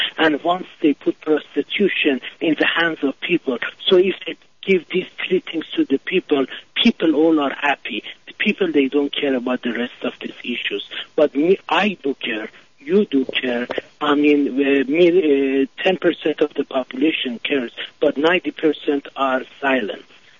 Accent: United States; Of course, yes. I'm Iranian American. Yes.

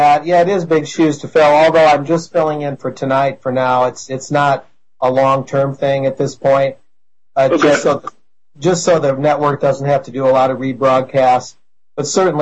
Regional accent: Michigan, United States; John from my home state of Michigan

